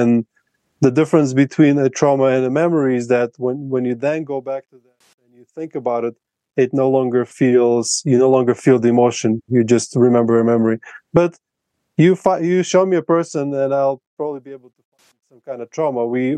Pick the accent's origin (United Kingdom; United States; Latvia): Latvia; first language Russian; English is a second language; when my native language is Russian, so in Latvia we speak both Russian and Latvian